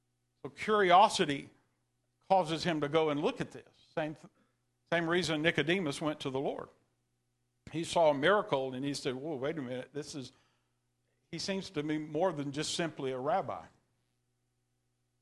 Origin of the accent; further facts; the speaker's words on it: Texas, United States; I'm from East Texas.